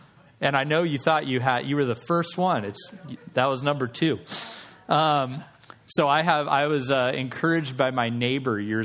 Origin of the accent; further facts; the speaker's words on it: Tucson, Arizona, United States; my friend Jimmy, who I grew up with here in Tucson.